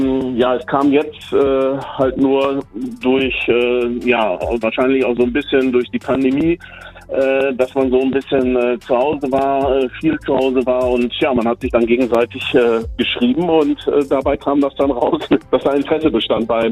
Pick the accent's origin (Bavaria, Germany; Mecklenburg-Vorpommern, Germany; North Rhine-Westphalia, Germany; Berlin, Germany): North Rhine-Westphalia, Germany; Münster; Naja, fließend nicht unbedingt, aber ich bin aufgewachsen in Pluggendorf.